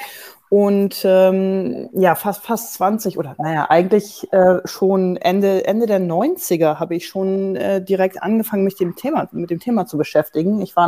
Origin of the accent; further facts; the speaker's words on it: Hamburg, Germany; ich komme aus Hamburg